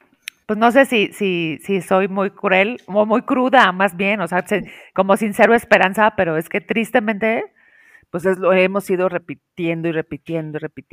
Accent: Mexico; Lo triste es que no estamos preparados como mexicanos para exigir algo a nuestros presidentes.

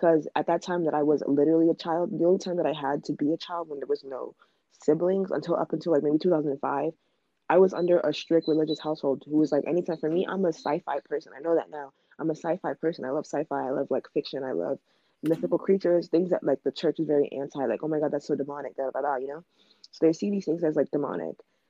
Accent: Nigeria; I'm Nigerian, 19 or 18 at that time, and I'm black.

